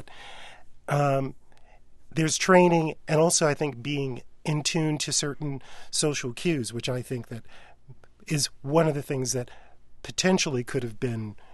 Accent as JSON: {"language": "English", "region": "the South", "country": "United States", "said": "since I'm from the South and I've dealt with quite a few in my lifetime."}